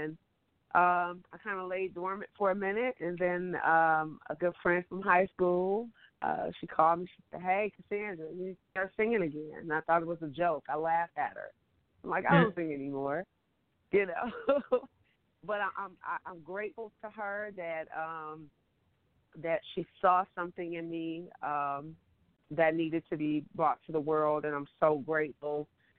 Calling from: Detroit, Michigan, United States; I'm calling from Detroit, Michigan.

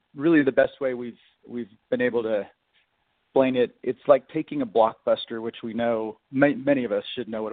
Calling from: Salt Lake City, Utah, United States; Snowy Salt Lake City right now, where it's about 24 degrees outside.

